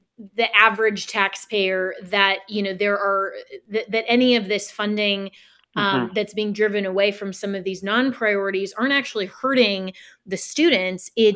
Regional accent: Florida, United States; I've heard a few people even here in my home state of Florida

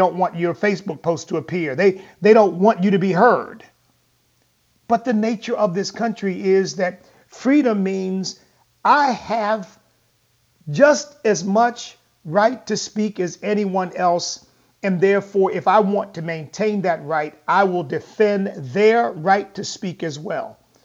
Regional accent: United States; You know, the tears well up, and you just feel, thank God I'm an American.

